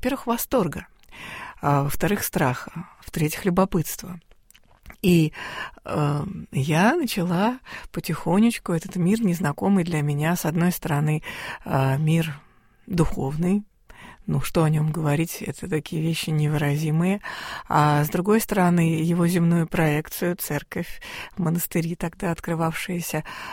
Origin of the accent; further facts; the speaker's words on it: Moscow, Russia; пока я жила, росла там, в Москве, сначала на Ждановской, потом на Ленинском проспекте